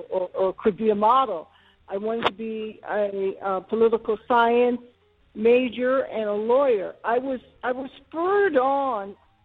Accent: Buffalo, New York, United States; As a child, I grew up in Buffalo, New York. My father was a steel laborer, and my mother was a nurse.

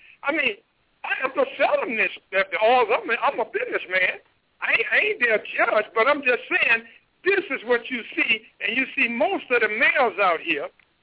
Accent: North Carolina, United States; but especially here in my home state, North Carolina

